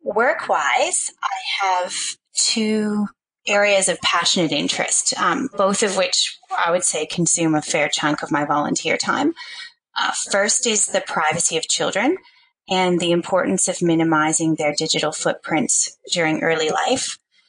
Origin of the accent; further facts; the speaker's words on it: Canada; now in Australia; I'm an expat Canadian. I'm actually a Canalian. I've been a proud citizen of both Canada and Australia for quite some time now.